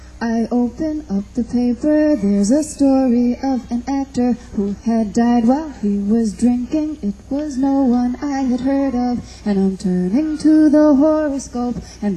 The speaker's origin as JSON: {"language": "English", "town": "New York City", "region": "New York", "country": "United States", "said": "by the way, I'm from New York City, and it's where I've lived most of my life."}